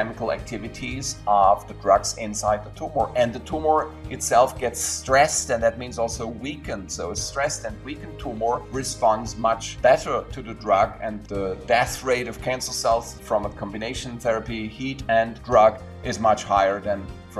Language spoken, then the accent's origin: English; Ulm, Baden-Württemberg, Germany; at the medical school and University of Ulm in my hometown